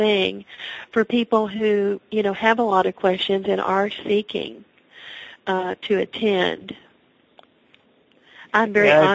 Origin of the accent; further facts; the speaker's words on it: United States; I'm American, but in my heart, I'm Italian.